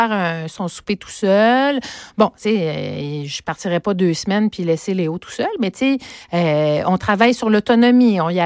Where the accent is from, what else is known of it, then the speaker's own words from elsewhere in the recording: Montreal, Quebec, Canada; Moi, je suis une Montréalaise. Je suis née à Montréal.